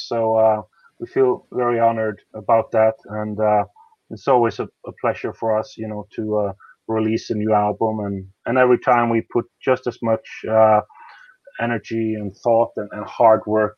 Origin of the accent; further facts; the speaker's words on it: Norway; English is a second language; we have two guys from France now, and I'm from Norway and the drummer from England